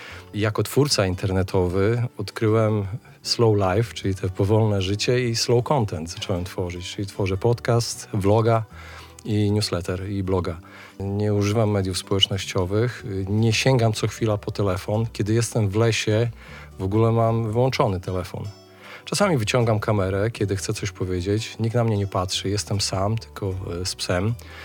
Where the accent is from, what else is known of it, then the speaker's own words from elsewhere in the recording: Białystok, Podlaskie Voivodeship, Poland; moved away as an adult; also born or lived in Warsaw; Wyprowadziłem się 5 lat temu z Warszawy. Pochodzę z Białegostoku, ale wyjechałem na studia do Warszawy, tam mieszkałem